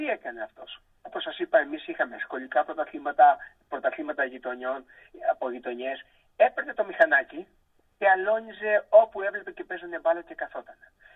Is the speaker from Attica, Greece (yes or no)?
yes; Salamina, Attica, Greece; born there; Με γεννήθηκα στη Σαλαμίνα